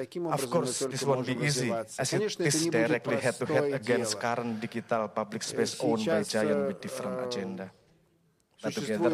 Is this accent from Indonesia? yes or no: yes; Indonesia; Ladies and gentlemen, I come from Indonesia